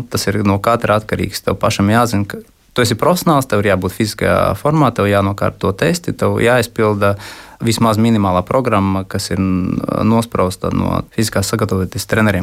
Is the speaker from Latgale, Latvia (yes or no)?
yes; Līvāni, Latgale, Latvia; Bet tā kā es nāku no Līvāniem